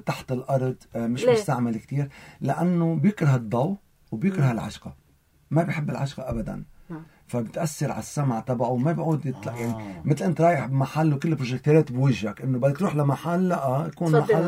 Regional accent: Lebanon; عندنا بلبنان

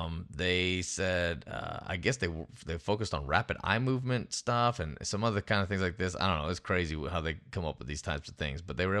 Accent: United States; It's all right. I'm American.

